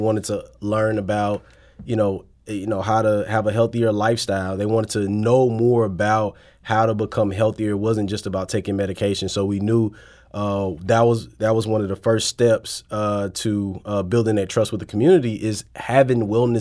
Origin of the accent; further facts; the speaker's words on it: St. Louis, Missouri, United States; this might be something that my hometown of St. Louis could benefit from.